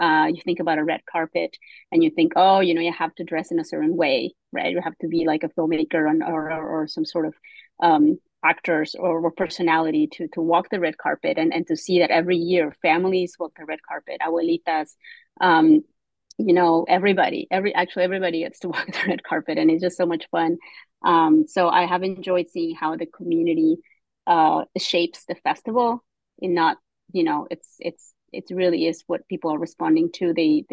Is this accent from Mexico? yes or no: yes; Mexico; now in United States; I grew up in Mexico